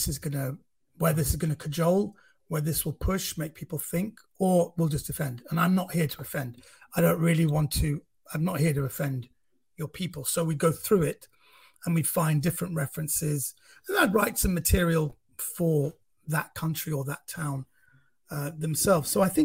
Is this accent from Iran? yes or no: yes; Iran; Number one, I'm not from Pakistan. I'm from Iran, which geographically is a country next door.